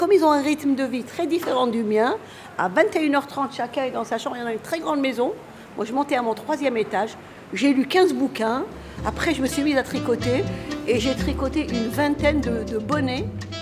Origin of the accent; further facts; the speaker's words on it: Algeria; Je suis algérienne et les Algériens sont des berbères.